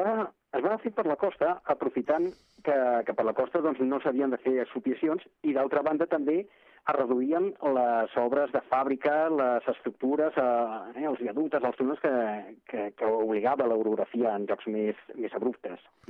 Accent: Barcelona, Catalonia, Spain; I com a barceloní

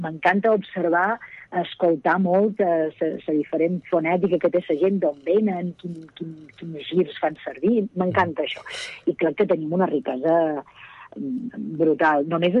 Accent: Balearic Islands, Spain; accent: Mallorcan; Sempre hi ha aquesta cosa de, hosti, és que és molt tancat, és que és molt difícil el mallorquí. I jo crec que està bé familiaritzar-se, perquè jo quan vaig anar a estudiar a Barcelona

